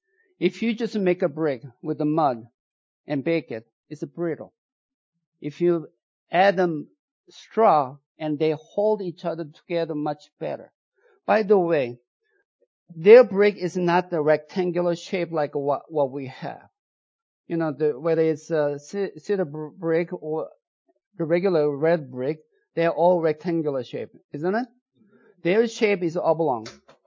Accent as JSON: {"language": "English", "country": "South Korea", "tie": "born or raised there", "said": "when I was growing up in South Korea"}